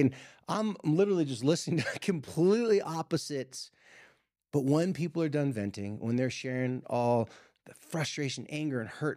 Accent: San Diego, California, United States; now in Utah, United States; I live here in Utah now, so I'm from San Diego.

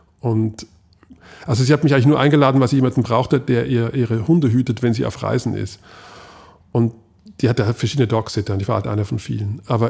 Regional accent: Switzerland; ich habe das Skifahren als Schweizer geopfert

